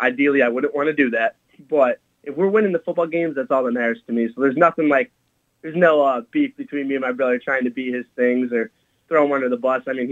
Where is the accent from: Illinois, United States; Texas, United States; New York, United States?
New York, United States; Rochester; I'm from Rochester, and I'm not a Bills fan.